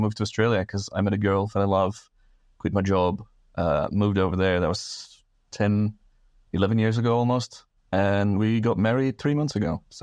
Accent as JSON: {"language": "English", "country": "Belgium", "said": "where are you from? I'm like, I'm Belgium."}